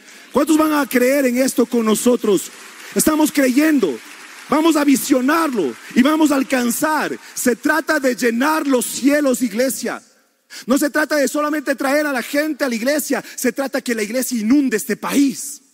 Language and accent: Spanish; Ecuador; como ecuatorianos, tenemos la visión de llevar este país y cada hermoso ciudadano de este hermoso país a los cielos.